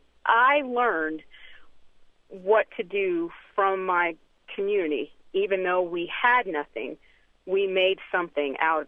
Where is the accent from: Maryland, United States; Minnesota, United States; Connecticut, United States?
Connecticut, United States; New Haven; I'm from New Haven, which is the home of Yale, but also has a very crime rate. It has a very high crime rate.